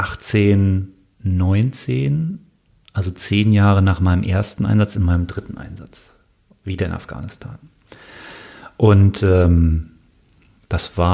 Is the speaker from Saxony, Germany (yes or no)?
no; Bonn, North Rhine-Westphalia, Germany; Aber wenn man, ich meine, ich komme aus Bonn, ja